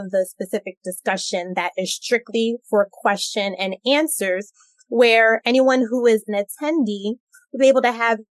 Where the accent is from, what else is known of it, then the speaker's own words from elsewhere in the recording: New York, United States; I think it's because we're from the New York City metro area or something.